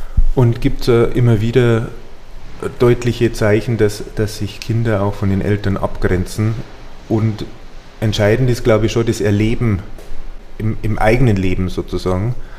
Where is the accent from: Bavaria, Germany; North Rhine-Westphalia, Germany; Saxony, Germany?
Bavaria, Germany; Passau; ich bin ja aus der Gegend von Passau